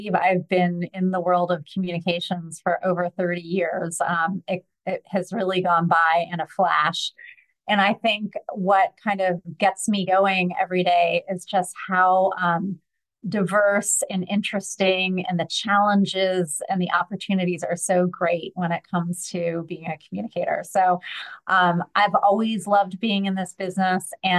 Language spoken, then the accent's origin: English; United States; now in Vevey, Switzerland; Yes, I'm an American transplant in Switzerland, in Vevey. I've been here for a couple of years now